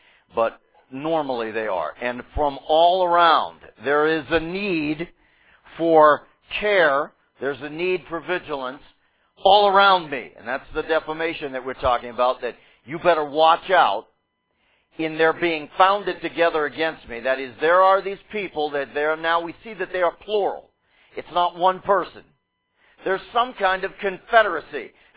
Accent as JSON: {"language": "English", "country": "United States", "said": "If I'm in the United States, I'm very confident because I'm American."}